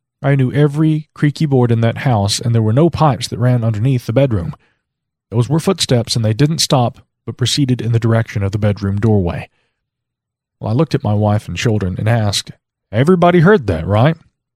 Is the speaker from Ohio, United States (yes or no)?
yes; Ohio, United States; also born or lived in Cincinnati; So in January of 2001, we packed up and headed back to my hometown in southern Ohio and moved into my grandmother's empty house.